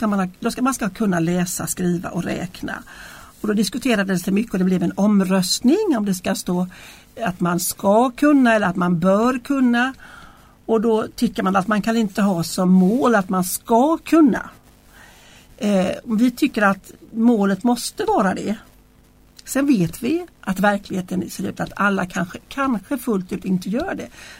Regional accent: Hönö, Västra Götaland County, Sweden; now in Nässjö, Sweden; Jag kommer ju då från Hönö. Som ligger i Öckerö kommun. Hönö är ju en av 10 öar i Göteborgs norra skärgård.

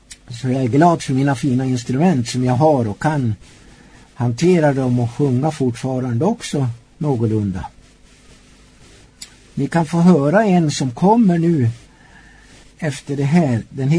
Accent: Långhed, Gävleborg County, Sweden; Växte jag upp i Hälsingland, i dåvarande Alfta kommun, en liten by som heter Långhed, inte så liten by förresten, ganska vidsträckt by, och ganska mycket folk, fanns mycket folk i byn.

